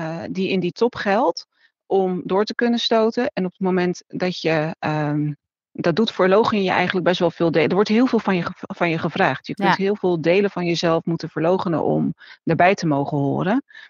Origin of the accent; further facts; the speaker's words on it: Rotterdam, South Holland, Netherlands; Ik kom van Rotterdam-Zuid. En als ik dan daar het café binnenliep waar ik werkte, nou dan ging ik gewoon zo praten, want zo praat iedereen daar.